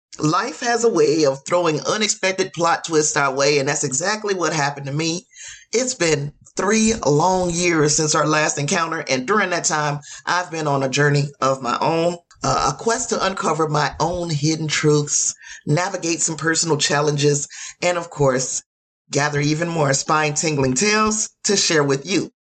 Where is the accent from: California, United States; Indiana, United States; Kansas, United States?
Indiana, United States; Gary; You see, Indiana, of course, is my home state. I'm from Gary, Indiana, and there's something about these cases that hit close to the heart to me.